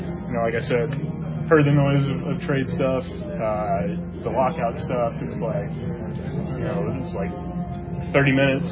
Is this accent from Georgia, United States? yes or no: yes; Atlanta, Georgia, United States; Obviously, Atlanta is an amazing place, World Series champs, my hometown.